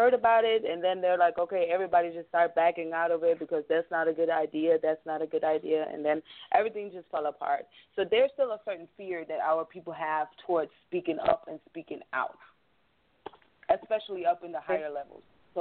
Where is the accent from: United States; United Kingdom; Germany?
Germany; I am black on the outside, just on the inside, even though originally I'm from Germany.